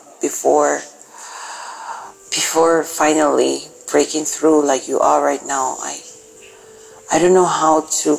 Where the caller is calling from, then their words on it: United Arab Emirates; Hi, DB family. … I'm listening from United Arab Emirates.